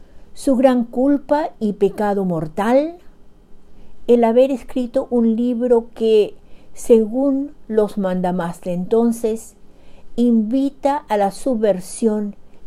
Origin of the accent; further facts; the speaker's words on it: Paraguay; now in Bedford, United States; estoy con ustedes desde Bedford, Massachusetts, con otro breve cuento de la producción narrativa de mi país natal, Yeretamí, Paraguay, situado en el corazón de América del Sur.